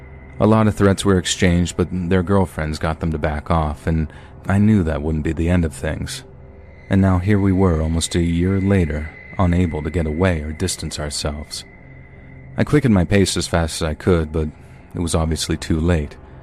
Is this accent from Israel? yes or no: no; Dublin, Leinster, Ireland; I'm 23, and I'm from Dublin in Ireland.